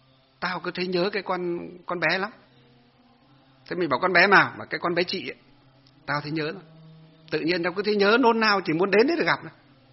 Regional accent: Hòa Bình, Vietnam; để lên trên quê hương của tôi ở trên gì Hòa Bình á, trên vùng dân tộc vùng sâu vùng xa đấy, Hòa Bình này rồi Cao Bằng, Lạng Sơn, Lào Cai, Yên Bái

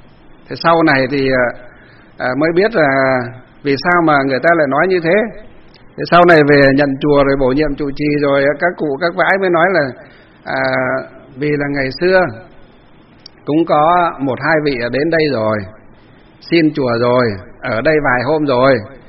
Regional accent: Kim Bôi, Hòa Bình, Vietnam; Ngày xưa thì quê hương tôi là Kim Bôi, Hòa Bình, nhưng từ năm 2008 thì thành phố Hà Nội lấy mấy xã của Lương Sơn về Hà Nội, cho nên họ lại cắt cái xã của chúng tôi

